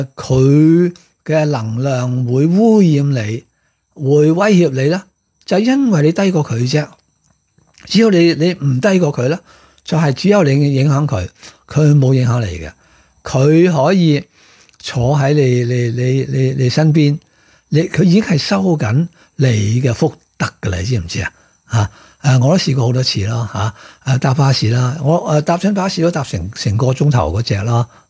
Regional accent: China; 中國人咧，我係東方人咧，就距離咁遠嚇

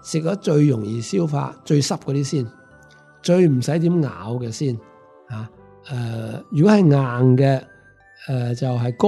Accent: Hong Kong

